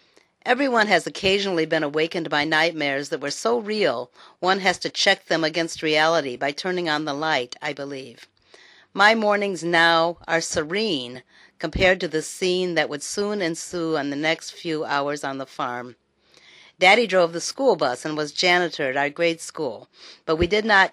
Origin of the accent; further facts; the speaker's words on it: Arkansas, United States; also born or lived in Illinois; I grew up on farms in Arkansas and Illinois.